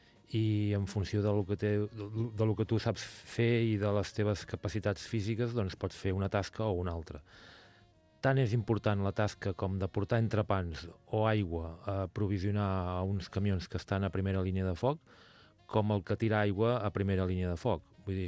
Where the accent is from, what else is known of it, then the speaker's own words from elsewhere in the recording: Sant Sadurní d'Anoia, Catalonia, Spain; jo estic molt content perquè jo sóc de Sant Sadurní